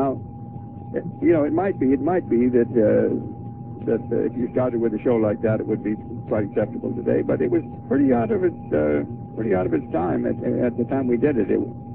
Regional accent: Canada; Yeah, I was born and raised in Canada.

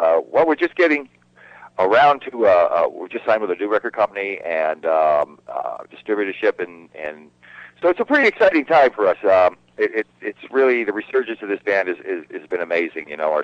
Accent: New Haven, Connecticut, United States; a disc jockey in New Haven, Connecticut, where I was from. I was from the New Haven area.

